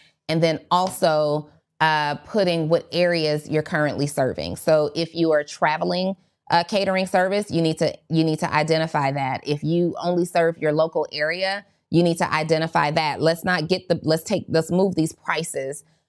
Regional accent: New Orleans, Louisiana, United States; I'm originally from New Orleans, Brittany.

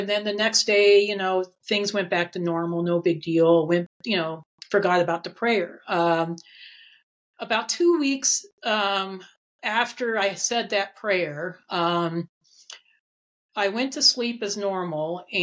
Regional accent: Colorado Springs, Colorado, United States; I used to live in Colorado Springs. That's actually my hometown.

